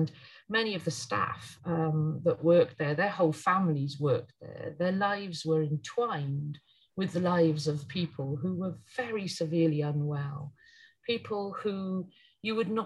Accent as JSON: {"language": "English", "region": "Wales", "country": "United Kingdom", "tie": "born or raised there", "said": "I grew up in Wales. I think it's an important factor in my life that I grew up within a small community, in fact, a very small community, basically lived in the middle of nowhere"}